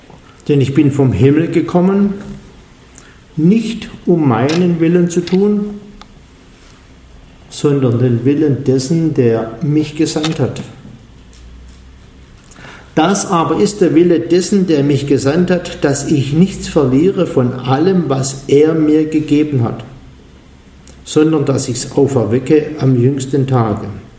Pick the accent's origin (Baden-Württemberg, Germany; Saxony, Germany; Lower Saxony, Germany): Baden-Württemberg, Germany; Also ich übersetze so als Schwabe auch gerne mit Brudle.